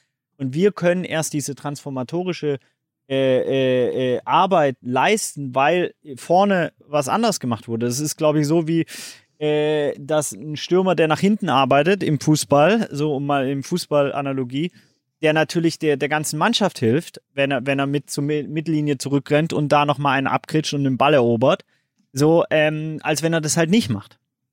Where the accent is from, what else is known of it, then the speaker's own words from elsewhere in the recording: Baden-Württemberg, Germany; Wir kommen nicht aus St. Pauli, wir sind dort sozialisiert, wir sind Bildungsbürgertum aus dem Schwabeländle.